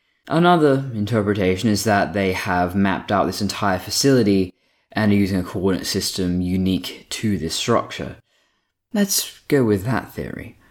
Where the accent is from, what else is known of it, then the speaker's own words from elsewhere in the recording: Western Australia, Australia; For example, my hometown has these coordinates. Latitude -31.952712, longitude 115.86048, with an altitude of 26 meters above sea level.